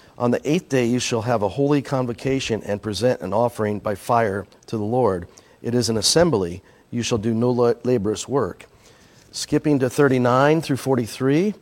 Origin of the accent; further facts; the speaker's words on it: Iowa, United States; I grew up in Iowa and I thought that was a farm state.